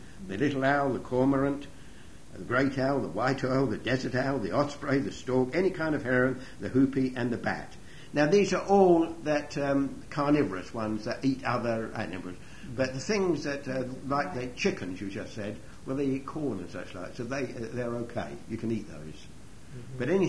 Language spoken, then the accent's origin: English; England, United Kingdom; moved away; And interestingly enough, when we came from England, one of the things they made us do, they checked with us to make certain we hadn't been near any animals